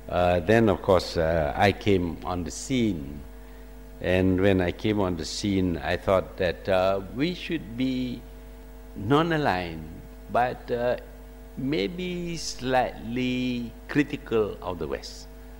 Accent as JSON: {"language": "English", "country": "Malaysia", "said": "We have only to say we are from Malaysia, and they will respond, look, I was trained in Malaysia."}